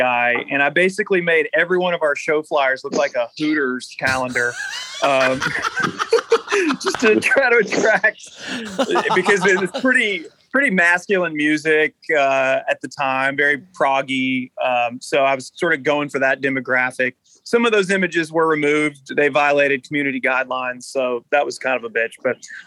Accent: Knoxville, Tennessee, United States; I'm from Knoxville, Tennessee, and Spencer is from Bowling Green, Kentucky. So we all met at Belmont, though.

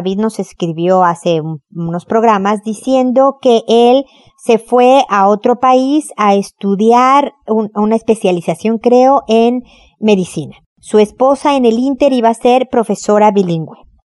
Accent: Mexico; now in Chile; Yo vivo en Chile, soy mexicana, ustedes lo saben, vivo en Chile.

